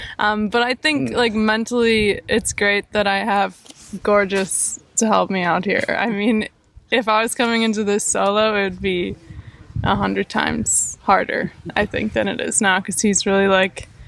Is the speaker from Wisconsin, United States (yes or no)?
yes; Wisconsin, United States; I'm from Wisconsin, and this is my first thru hike.